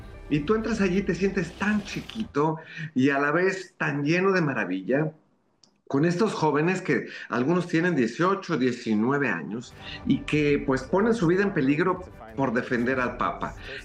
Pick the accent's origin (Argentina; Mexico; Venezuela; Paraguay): Mexico; now in Rome, Italy; yo soy mexicano, pero vivo en Roma y vivo muy cerca del Vaticano.